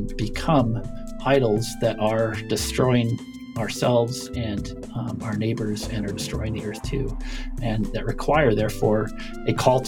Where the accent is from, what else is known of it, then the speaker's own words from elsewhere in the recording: Chicago, Illinois, United States; I grew up in the Chicago area, and for reasons I don't really understand, I just loved being outside and in the natural world from when I was really young, playing in the field behind our house.